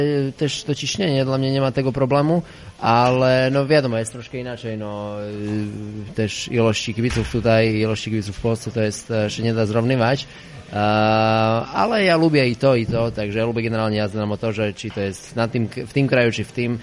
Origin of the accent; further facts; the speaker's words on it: Žarnovica, Banská Bystrica Region, Slovakia; Polish is a second language; mogę reprezentować mój jakby ojczyzny klub, w którym się wychowałem, słowacką Żarnowicę